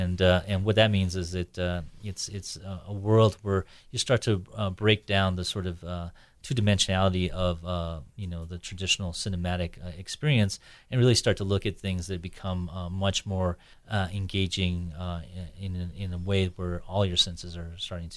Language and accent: English; Silver City, New Mexico, United States; I actually grew up in New Mexico. I grew up in Silver City, and I started in architecture.